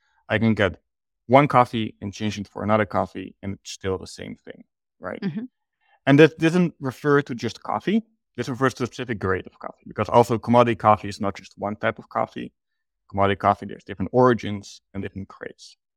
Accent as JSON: {"language": "English", "country": "Netherlands", "said": "I'm from the Netherlands originally"}